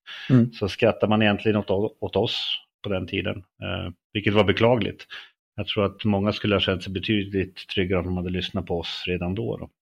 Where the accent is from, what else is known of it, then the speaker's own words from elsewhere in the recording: Löa, Örebro County, Sweden; Ja, jag är 50 år gammal. Född och uppväxt i norra Örebro län i en liten by som heter Löa.